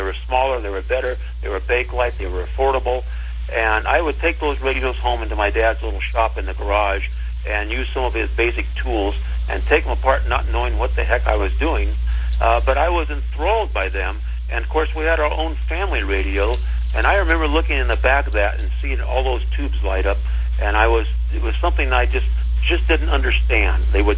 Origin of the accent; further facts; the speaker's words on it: Los Angeles, California, United States; Back during World War II, I was a kid growing up in Los Angeles